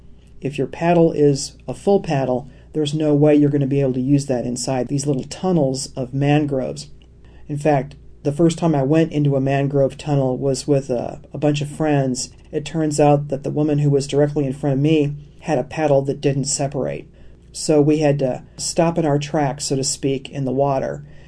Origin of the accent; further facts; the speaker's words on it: Michigan, United States; I found a place that sells rivets back in my home state of Michigan